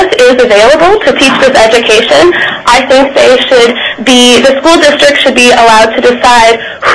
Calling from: Sitka, Alaska, United States; I'm speaking from Sitka.

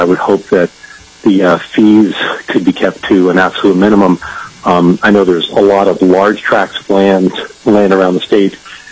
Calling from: Anchorage, Alaska, United States; I'm calling from Anchorage.

